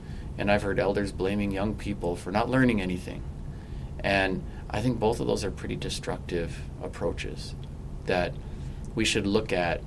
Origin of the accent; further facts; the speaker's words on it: Leech Lake, Minnesota, United States; I'm from Leech Lake.